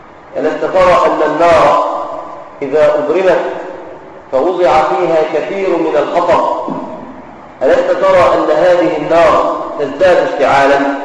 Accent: Egypt; في بلادنا مصر

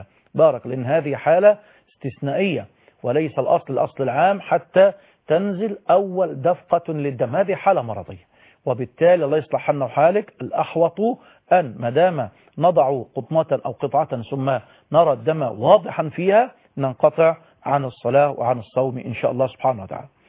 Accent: Egypt; في بلدنا مصر أو في أي بقعة من بلاد العالم

